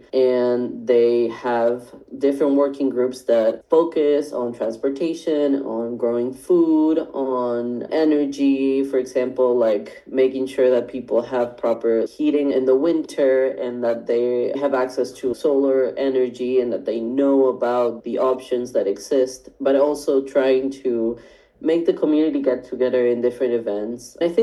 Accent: Andes, Argentina; now in Italy; I'm from Argentina, from the Andes region specifically.

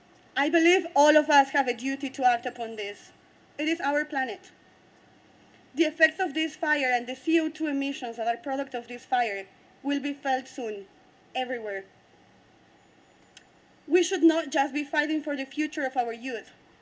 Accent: Bolivia; English is a second language; and I am from Bolivia. I was home this summer

